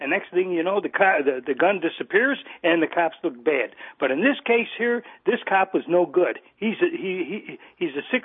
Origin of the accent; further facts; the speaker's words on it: Chicago, Illinois, United States; You know, I'm from Chicago originally. We deal every day with shootings.